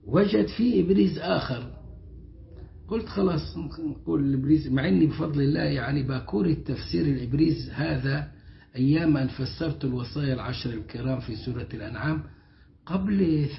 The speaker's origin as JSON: {"language": "Arabic", "country": "Egypt", "said": "على طريقتنا كمصريين،"}